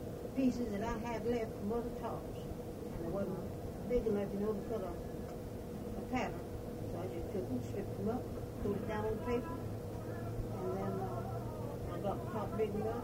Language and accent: English; Florida, United States; No, ma'am. I was born over in Dixie County and raised in Swan County. And we left Swan County in 24.